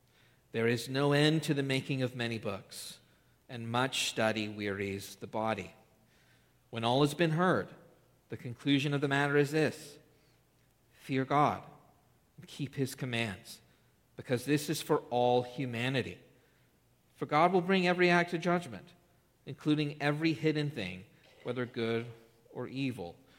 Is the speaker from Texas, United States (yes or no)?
yes; Texas, United States; I didn't grow up in a cattle ranch, although I grew up in Texas, and I was raised to believe Texas created cows.